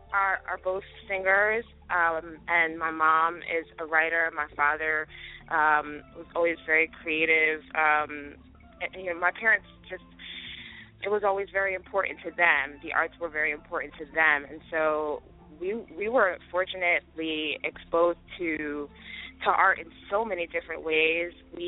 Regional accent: New Jersey, United States; also born or lived in Maryland; I was born in January of 1983. I was born on Andrews Air Force Base in Maryland. Both my parents were in the Air Force. They met there. They met in the Air Force. And I was born there, and I lived there for about a year before we relocated to New Jersey.

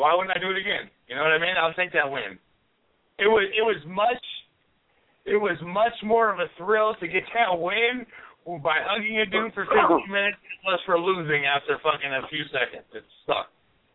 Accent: Missouri, United States; So since I'm from Missouri

